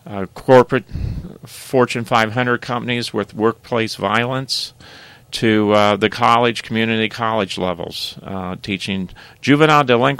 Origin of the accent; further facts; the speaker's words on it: Worthington, United States; being in the Worthington area, growing up in Worthington, having a family and grandkids